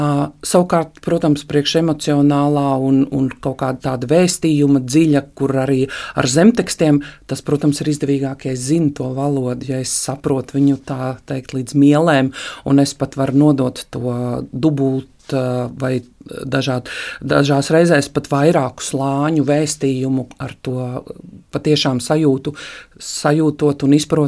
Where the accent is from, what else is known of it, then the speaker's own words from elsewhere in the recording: Kurzeme, Latvia; Mēs paši kurzemnieki